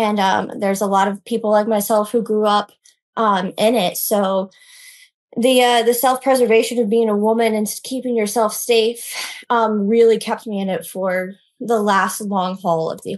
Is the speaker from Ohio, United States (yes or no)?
yes; Ohio, United States; moved away as an adult; now in North Carolina, United States; I was actually born and raised in Ohio, and I moved to North Carolina when I was 18.